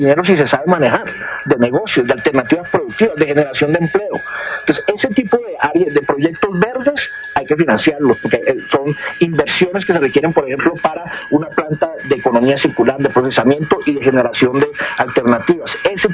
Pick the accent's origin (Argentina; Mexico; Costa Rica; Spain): Costa Rica; yo me crié en Costa Rica. Costa Rica es un país chiquitico